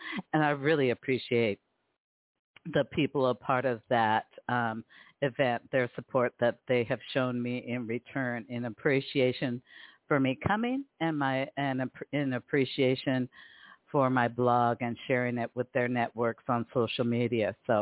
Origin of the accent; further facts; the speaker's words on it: Seattle, Washington, United States; now in Las Vegas, United States; I'm from Seattle, Washington, and I was missing my babies, my family, my loved ones. Life in Vegas has been challenging for me.